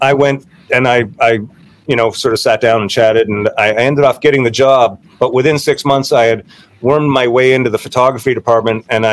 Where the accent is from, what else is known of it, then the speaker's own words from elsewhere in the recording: Newfoundland and Labrador, Canada; And I came from Newfoundland playing punk rock, where I grew up with a bunch of friends who were playing music because we were friends and we skateboarded together